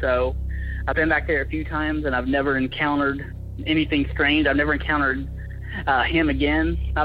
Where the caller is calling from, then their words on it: Chattanooga, Tennessee, United States; I'm from the Chattanooga area.